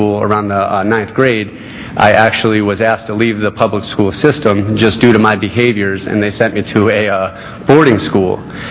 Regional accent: Connecticut, United States; I grew up in Connecticut, and I grew up with my mother.

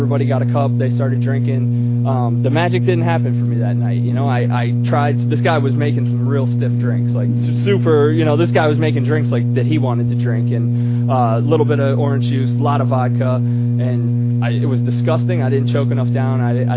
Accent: New Port Richey, Florida, United States; I'm from Newport Richey. I grew up in Newport Richey.

